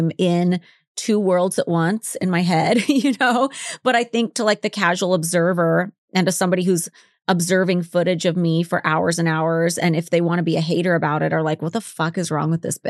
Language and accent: English; Oregon, United States; I say something about, oh, we're both from Oregon.